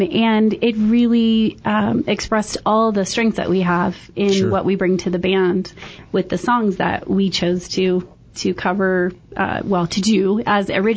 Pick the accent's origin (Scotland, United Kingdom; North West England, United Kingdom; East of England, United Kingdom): North West England, United Kingdom; Preston; So, sure. So we're all from Preston.